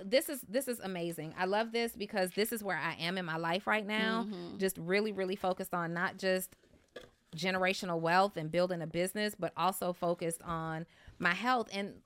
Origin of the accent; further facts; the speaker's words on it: College Park, Georgia, United States; also born or lived in New Orleans; Originally from New Orleans, but I grew up in College Park.